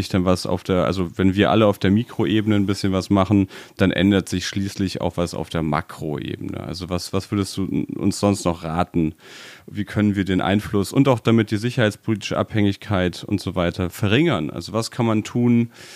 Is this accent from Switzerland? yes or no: no; Spain; Also ich bin in Spanien zum Teil aufgewachsen, habe eine sehr, sehr starke Spanienbindung